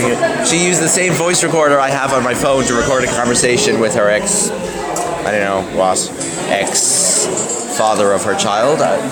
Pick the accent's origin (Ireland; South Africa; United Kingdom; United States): Ireland; Cork, Munster; I'm better than everyone else because I'm from Cork. Cork's the best place in the world.